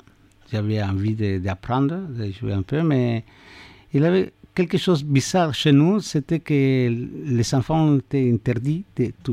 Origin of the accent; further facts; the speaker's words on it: Mexico City, Mexico; born there; French is a second language; Donc, je suis mexicain, avec des racines un petit peu partout. Je suis né à Mexico.